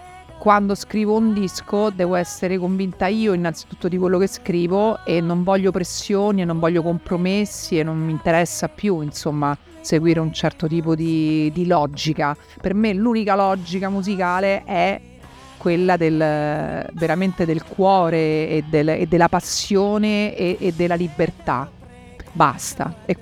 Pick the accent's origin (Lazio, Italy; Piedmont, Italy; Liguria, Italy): Lazio, Italy; Rome; io sono di Roma, ma sono nata a Roma. Il resto sono napoletana, salernitana e siciliana.